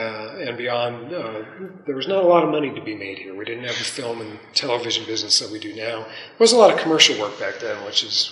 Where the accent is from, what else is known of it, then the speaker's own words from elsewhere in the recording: Albuquerque, New Mexico, United States; also born or lived in Los Alamos / Seattle / Denver; And I'm from New Mexico. I was born in Los Alamos and grew up in Albuquerque. And I've lived in other places, lived in Seattle, lived in Denver.